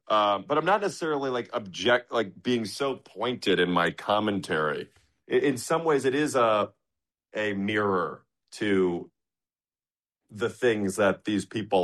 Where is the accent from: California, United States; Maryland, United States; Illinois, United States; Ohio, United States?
Illinois, United States; Chicago; Like, I grew up in Chicago, you know, liberal upbringing.